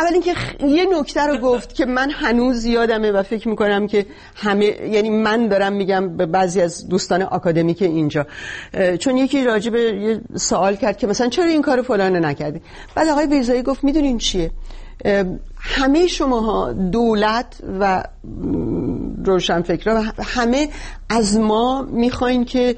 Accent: Iran; moved away; من وقتی از ایران اومدم، حتی توی ایرانم نظرات سیاسی داشتم،

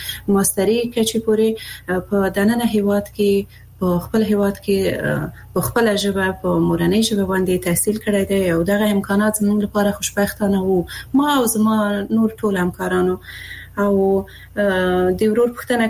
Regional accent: Afghanistan; زه د افغانستان یو هغه میرمن یم

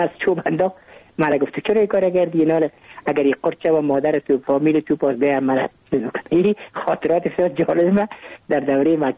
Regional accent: Kabul, Afghanistan; ما متولد کابل هستم، در نایی اول کابل تولد شدیم.

